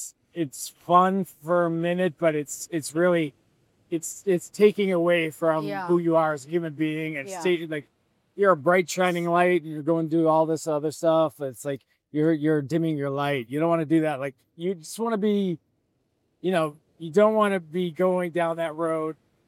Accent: New England, United States; And I think also, I grew up in New England.

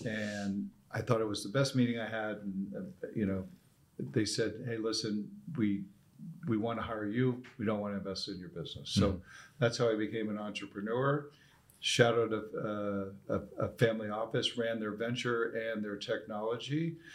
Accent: Norwalk, Connecticut, United States; I grew up in Norwalk, Connecticut, from humble background. First person in my family line to go to college.

